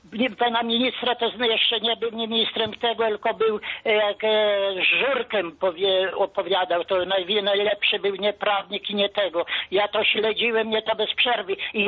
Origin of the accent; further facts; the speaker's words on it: Lublin Voivodeship, Poland; now in Siedlce, Poland; pochodzę z Lubelskiego, tam urodzony, no mieszkam na Aletego, koło Siedlec